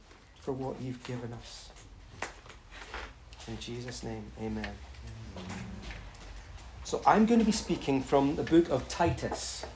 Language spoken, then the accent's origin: English; England, United Kingdom; I'm an Englishman.